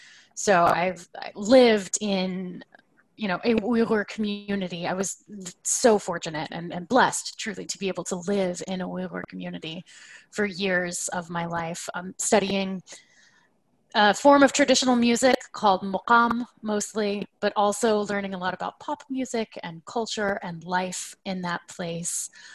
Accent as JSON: {"language": "English", "region": "Oklahoma", "country": "United States", "tie": "born or raised there", "said": "not Uyghur myself. I was born and raised in Oklahoma in a tiny rural town, actually."}